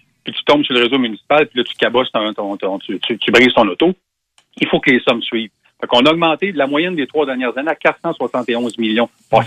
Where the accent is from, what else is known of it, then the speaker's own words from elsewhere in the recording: Sherbrooke, Quebec, Canada; comparativement à un territoire comme chez nous, à Sherbrooke ou à Trois-Rivières ou autre